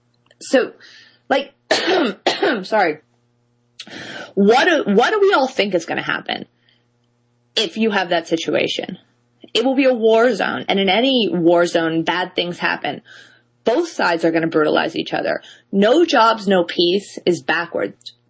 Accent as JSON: {"language": "English", "town": "New York City", "region": "New York", "country": "United States", "tie": "born or raised there", "said": "I grew up in New York City"}